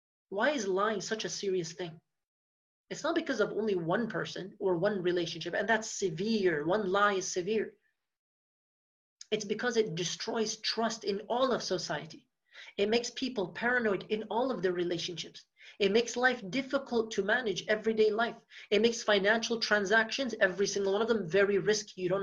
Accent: Dearborn, Michigan, United States; Now I'm from Dearborn, Michigan, and many of you, if not all of you, I believe at least 90% of you here are from Dearborn, Michigan.

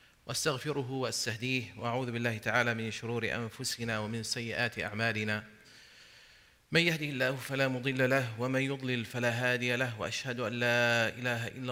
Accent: United States; And obviously here, as American Muslims, as taxpayers, there's that added responsibility, that added sense of guilt.

